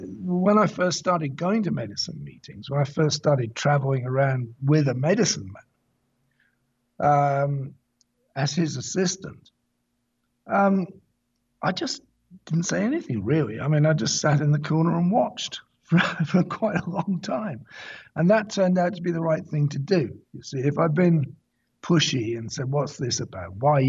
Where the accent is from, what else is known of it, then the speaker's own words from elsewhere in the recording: England, United Kingdom; now in United States; Now, as you can tell from my voice, I'm from England.